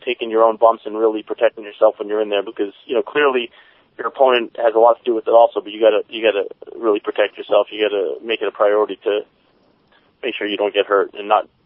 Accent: Phoenix, Arizona, United States; You know, I came out on the very first episode and I said that, you know, I'm from Phoenix.

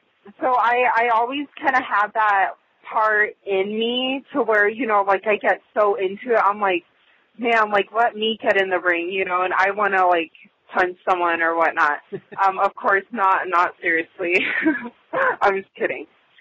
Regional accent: Las Vegas, Nevada, United States; Well, being born and raised, like, I know a lot of people say, like, it's pretty rare, but I actually love it.

